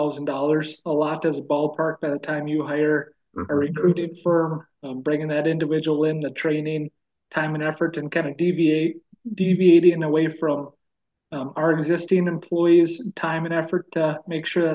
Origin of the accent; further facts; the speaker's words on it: Minnesota, United States; Yeah, so I'm born and raised in West Central Minnesota. So where I am today, up in Belgrade, is kind of a move back home for me.